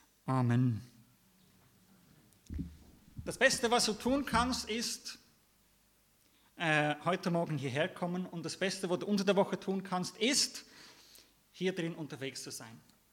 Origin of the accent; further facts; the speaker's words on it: Germany; born there; first language German; also ich bin gebürtiger Deutscher und das ist eigentlich meine Muttersprache.